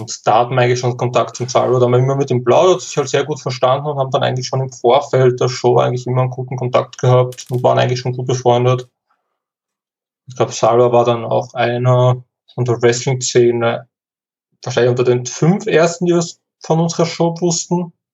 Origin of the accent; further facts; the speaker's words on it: Neunkirchen, Lower Austria, Austria; ich komme aus Neunkirchen. Wohne momentan woanders, aber ziehe wahrscheinlich eh auch wieder retour.